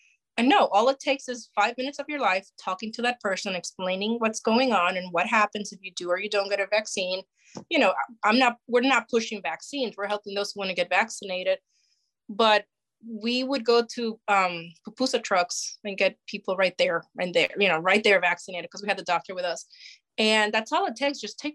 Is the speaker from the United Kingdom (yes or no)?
no; Puerto Rico; just because that's something that I bring back from growing up in Puerto Rico. That's something that is not known here.